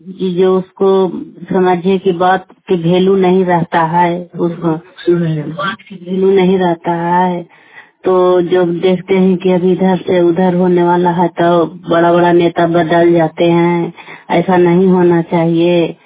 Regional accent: Bihar, India; now in Manesar, India; मैं बिहार के रहने वाला हूँ, IMT मनेश कासन में रहते हैं।

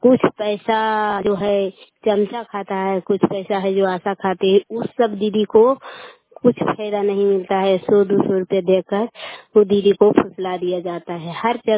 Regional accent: Domagar, Bihar, India; घर डोमागर है, मैं सोलह पंचायत से हूँ, नादीगंज प्रखंड है।

